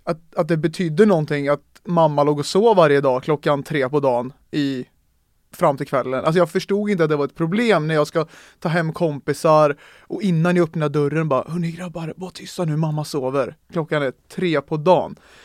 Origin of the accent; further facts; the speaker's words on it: Mariestad, Västra Götaland County, Sweden; born there; född 97. Med mamma, pappa och min lillebror. I Mariestad är jag född. En liten håla i Västra Götaland, världens pärla.